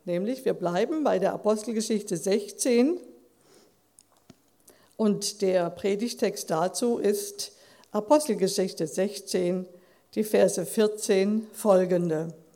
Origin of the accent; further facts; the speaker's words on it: Wetzlar, Hesse, Germany; aus meiner Heimat, also aus Wetzlar